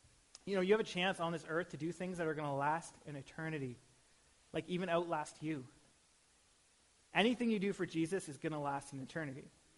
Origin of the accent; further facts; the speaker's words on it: Ontario, Canada; I grew up in Ontario, and all my family is there. It's about, I don't know how far, like 4,000 kilometers away or something.